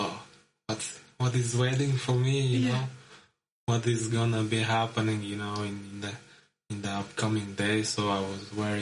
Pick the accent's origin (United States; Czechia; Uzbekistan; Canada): Uzbekistan; English is a second language; now in Vilnius, Lithuania; And I'm from the Uzbekistan, mm-hmm. the sunny country.